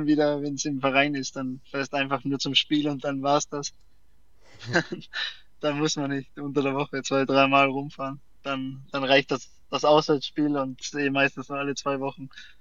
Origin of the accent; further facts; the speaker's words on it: Innsbruck, Tyrol, Austria; oder ursprünglich sind wir beide aus Tirol, ich aus Innsbruck, sie aus Seefeld.